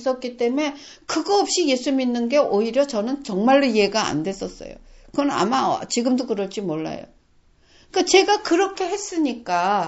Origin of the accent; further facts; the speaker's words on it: South Korea; now in Japan; 저는 교포도 아니잖아요. 그러니까 한국 사람으로 외국인이잖아요.